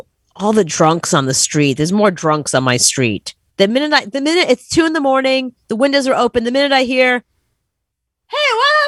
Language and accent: English; New York City, New York, United States; growing up in Brooklyn, whenever somebody has the windows down and they're cranking some loud music, that feels like summer.